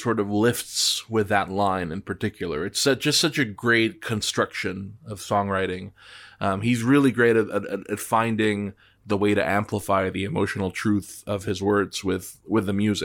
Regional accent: Colombia; where I grew up in Colombia

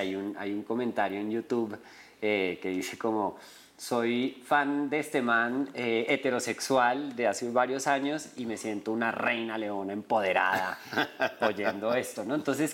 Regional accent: Colombia; now in Mexico; Yo, no, para México, sigo siendo muy colombiano.

